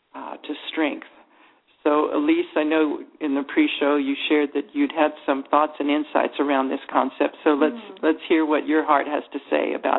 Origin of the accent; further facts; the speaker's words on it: El Paso, Texas, United States; The whole name of my hometown, El Paso, is the pass